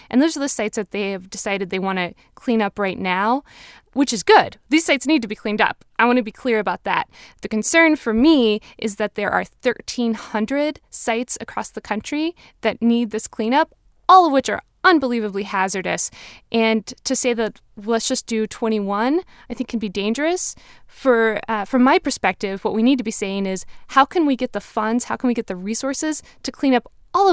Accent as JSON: {"language": "English", "region": "Texas", "country": "United States", "tie": "born or raised there", "said": "You know, one example from my home state of Texas, just 4 years ago, there was a horrible chemical explosion."}